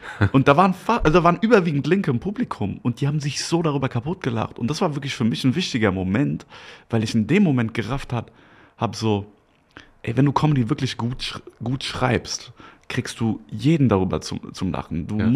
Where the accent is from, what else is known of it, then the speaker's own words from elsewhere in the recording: Germany; ich komme aus Deutschland